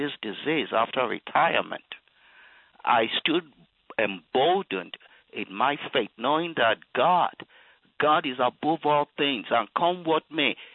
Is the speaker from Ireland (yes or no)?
no; Nigeria; moved away as an adult; now in United States; Well, you know, I grew up in Nigeria. I came to the United States when I was 26.